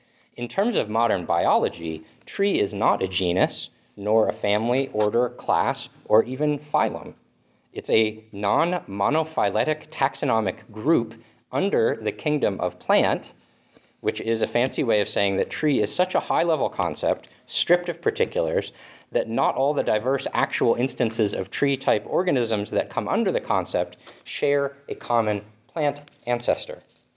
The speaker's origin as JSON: {"language": "English", "region": "Vermont", "country": "United States", "tie": "born or raised there", "said": "Growing up in Vermont, I came to appreciate the sugar maple."}